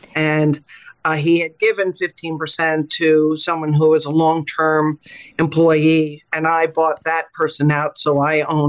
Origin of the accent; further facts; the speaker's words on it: Montclair, New Jersey, United States; I had a terrific childhood. I grew up in Montclair, New Jersey. I went to prep school and then I went to college in Florida.